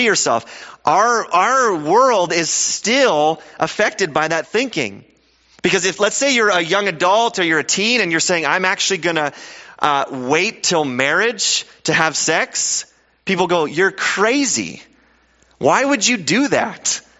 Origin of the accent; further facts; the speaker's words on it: Canada; and we're Canadian, so we're super polite about it.